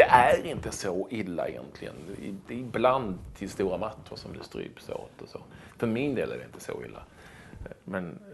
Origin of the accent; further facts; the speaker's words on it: Malmö, Skåne, Sweden; jag är uppväxt på Lindängen i Malmö. Det är väl någonstans Rosengård light, kanske till och med ännu mer värre än så.